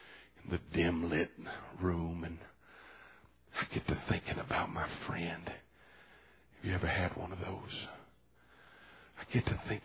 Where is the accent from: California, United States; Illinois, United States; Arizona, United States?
California, United States; Los Angeles; I was raised in Los Angeles, young boy, walking home from the park